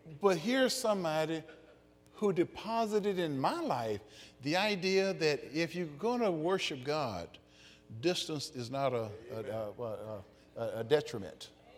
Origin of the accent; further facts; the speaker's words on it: Chicago, Illinois, United States; I remember growing up in Chicago, and our landlady, no kin to me, but our landlady looked at this little kid and said, "Boy, you need to go to church."